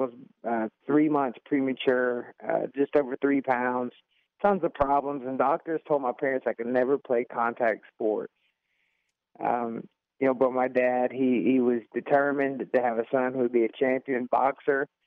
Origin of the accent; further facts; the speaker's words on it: Atlanta, Georgia, United States; Yeah, so I grew up in Southwest Atlanta, and my dad dreamed of having a son one day